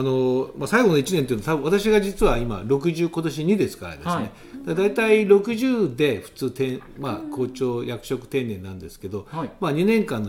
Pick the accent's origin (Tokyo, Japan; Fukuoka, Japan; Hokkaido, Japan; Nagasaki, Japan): Fukuoka, Japan; Kitakyushu; もともとね、私出身は北九州なんですよ。